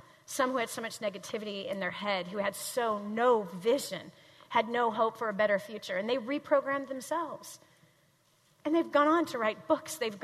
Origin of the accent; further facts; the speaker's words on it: Midwest, United States; my mom's heavy, our all of our family, we're from Midwest. We're Midwesterners, we're heavy.